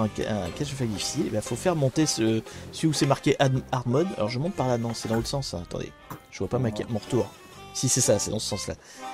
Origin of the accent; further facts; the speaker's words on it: Normandy, France; bah oui, je suis normand.